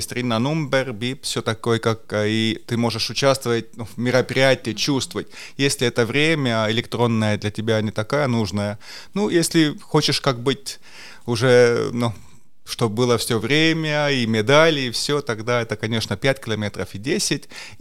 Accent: Kohtla-Järve, Ida-Viru County, Estonia; Но я сам из Идавирума, так что у нас такая миссия тоже, да, я парень из Кохтла-Ярве

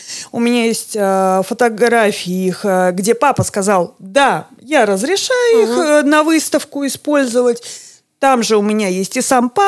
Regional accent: Riga, Latvia; moved away as an adult; now in Narva, Estonia; Нет, я из Риги. Я родом из Риги, переехала сюда по любви

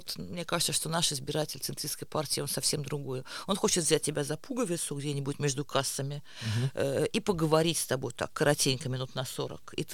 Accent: Estonia; я русскоязычный политик из Эстонии

